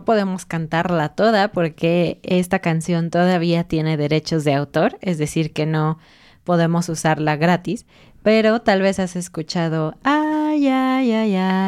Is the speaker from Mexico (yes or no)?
yes; Mexico; como mexicano